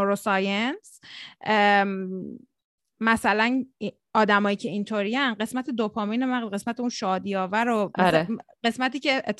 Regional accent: Iran; منم ایرانیم

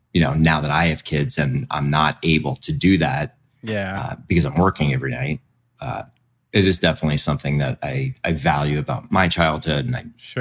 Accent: Matawan, New Jersey, United States; I grew up in Mattawan, Monmouth County.

